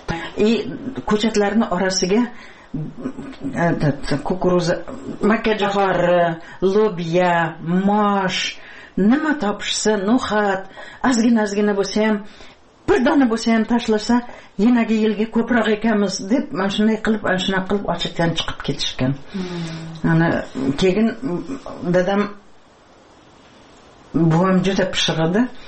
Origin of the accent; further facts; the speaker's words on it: Piskent, Tashkent Region, Uzbekistan; yer to'lada 3 km Piskent sentriga maktabga qatnaganman.